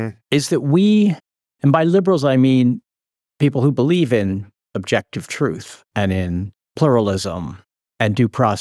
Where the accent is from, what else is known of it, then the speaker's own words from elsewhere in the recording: California, United States; I didn't think the world I grew up in California, was going to disappear